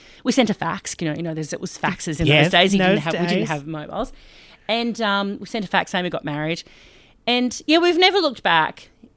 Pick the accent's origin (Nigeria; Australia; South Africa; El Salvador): Australia; and Mark and I like, in the lift going, well, we're from Australia and we knew.